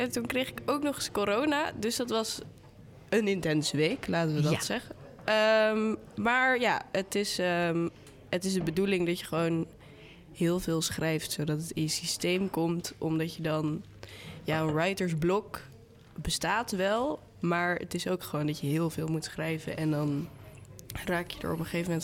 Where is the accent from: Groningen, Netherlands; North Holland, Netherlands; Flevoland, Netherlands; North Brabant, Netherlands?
North Holland, Netherlands; Amsterdam; born there; Ik ben geboren in Amsterdam.